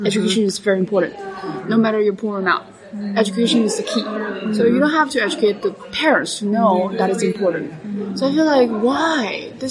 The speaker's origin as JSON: {"language": "English", "country": "China", "second_language": "English", "moved": "as an adult", "lives_now": "United States", "said": "So from my experience, 5 years ago, I came from China."}